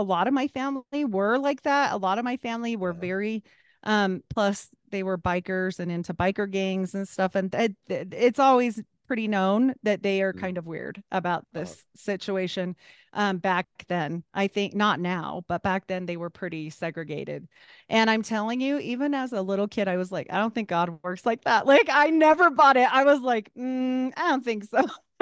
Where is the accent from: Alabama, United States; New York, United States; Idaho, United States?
Idaho, United States; Like I was raised in Idaho for a lot of my younger life, and there were a lot of reservations there.